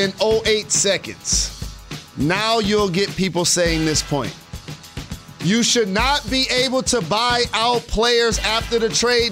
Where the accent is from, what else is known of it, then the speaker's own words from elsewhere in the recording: Detroit, Michigan, United States; Like, I'm from Detroit, I stand on the table for mine.